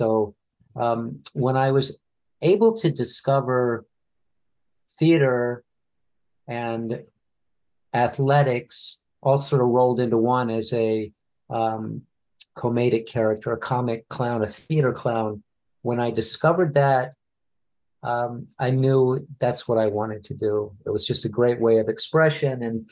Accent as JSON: {"language": "English", "town": "Richmond", "region": "Virginia", "country": "United States", "tie": "born or raised there", "said": "I grew up in Richmond, Virginia"}